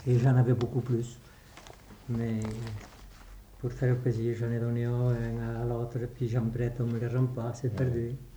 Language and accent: French; Spain; now in France; Moi je suis de partout, je suis espagnol.